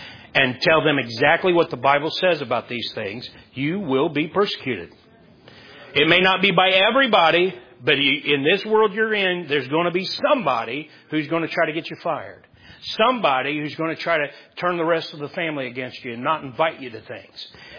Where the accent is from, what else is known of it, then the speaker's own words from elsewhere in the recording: United States; I can freely state whatever I want to state because I'm an American.